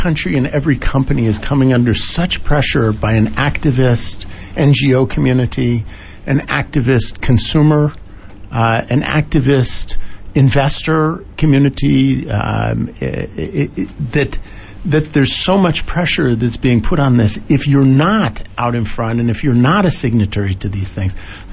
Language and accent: English; United States; I think this happens often with debt collectors in my home country, America.